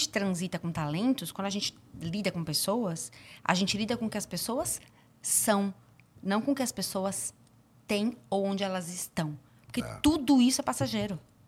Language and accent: Portuguese; São Paulo, Brazil; born there; Eu nasci em São Paulo. Minha mãe veio para São Paulo com 8 anos de idade. Eu nasci aqui. Meus pais são testemunhas de Jeová.